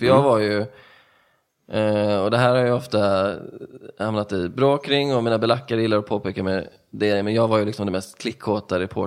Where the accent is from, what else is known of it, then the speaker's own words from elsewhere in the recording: Stenungsund, Västra Götaland County, Sweden; Jag brukar säga Stenungsund, som ligger norr om Göteborg, typ 5-6 mil. Men jag bodde lite utanför Stenungsund också, så jag vill se det som att det var landsbygd ovanpå småstad på något sätt. För jag bodde i Ödsmål. Som ligger en mil utanför Stensund